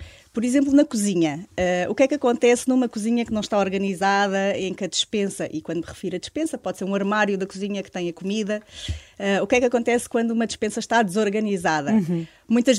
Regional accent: Alentejo, Portugal; moved away as an adult; now in Lisbon, Portugal; tenho 42 anos, vivo em Lisboa, mas sou alentejana. Vim para Lisboa aos 26 anos

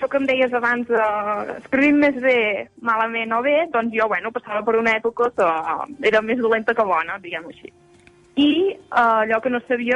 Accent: Sora, Catalonia, Spain; ens hem traslladat a Sora, que és un poble petitíssim, de menys de 200 habitants, i allà passo, sí, fins fa mig any, sí, sí, soc de Sora, sí. I visc a pagès

